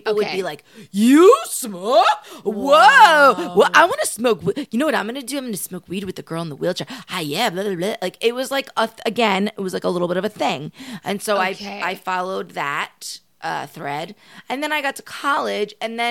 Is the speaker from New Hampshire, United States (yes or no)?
no; New Jersey, United States; now in Los Angeles, United States; I grew up in Jersey, then I moved to LA.